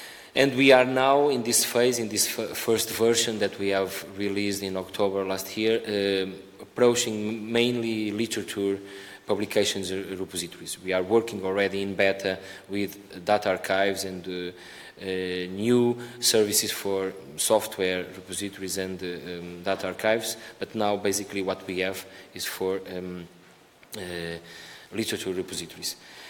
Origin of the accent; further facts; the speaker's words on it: Portugal; I come from the University of Minho, from Portugal.